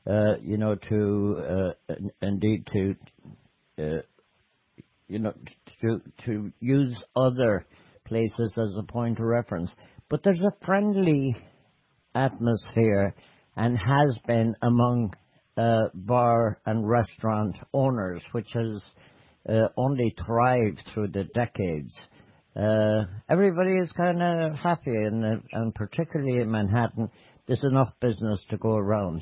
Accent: Ireland; And that's, again, is something that I think as Irish people we're better at.

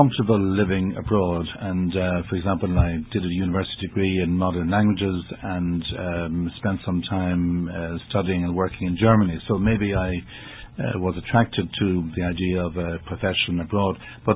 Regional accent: Dublin, Leinster, Ireland; I was born in Dublin, Adrian, and grew up there, apart from 1 year in Philadelphia when I was about 11, and a year in England.

